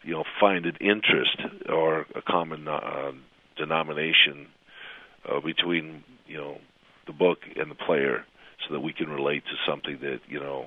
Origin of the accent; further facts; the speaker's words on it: North Dakota, United States; also born or lived in Montana; I grew up playing hockey in North Dakota as a kid when my parents moved from Montana to North Dakota.